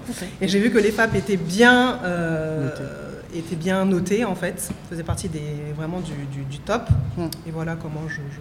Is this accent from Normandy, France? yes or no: no; Paris, Île-de-France, France; moi je suis née à Paris, j'ai grandi à Paris, et ensuite en région parisienne, et donc j'ai grandi dans un environnement assez préservé.